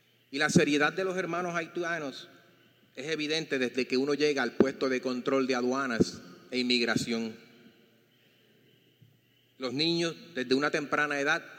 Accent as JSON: {"language": "Spanish", "town": "Arecibo", "country": "Puerto Rico", "said": "soy de Arecibo."}